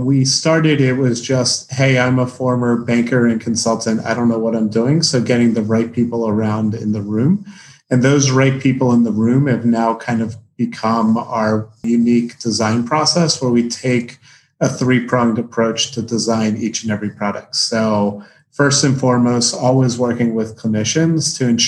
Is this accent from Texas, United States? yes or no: no; Baltimore, Maryland, United States; And then I'm from Baltimore, and so lacrosse is a big thing there.